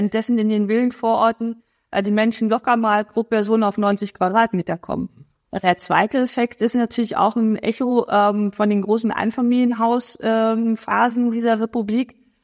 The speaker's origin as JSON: {"language": "German", "region": "eastern Germany", "country": "Germany", "said": "ich komme ja aus Ostdeutschland"}